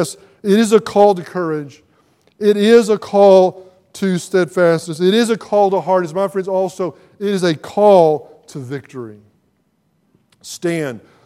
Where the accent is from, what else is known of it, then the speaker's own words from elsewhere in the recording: Texas, United States; now in Ohio, United States; we live in Ohio now. We're so thankful to live there. We love it. But I'm a Texan.